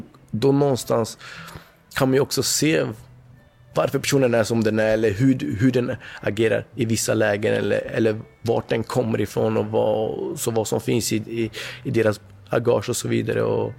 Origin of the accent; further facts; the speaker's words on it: Sweden; de är liksom från Kongo och jag är född uppväxt i Sverige